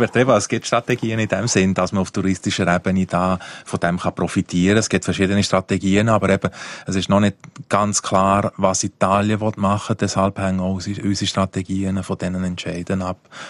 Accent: Ticino, Switzerland; Und wir als Tessiner vor allem haben einfach ganz klar gesagt

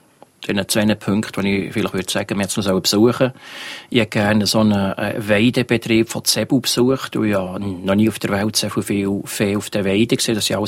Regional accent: Switzerland; für mich als Schweizer

